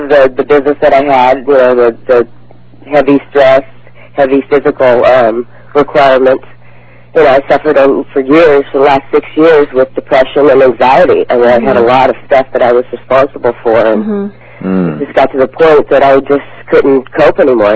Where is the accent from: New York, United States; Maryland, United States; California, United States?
California, United States; Well, I'm from Southern California, and I actually owned my own corporation for about 10 years.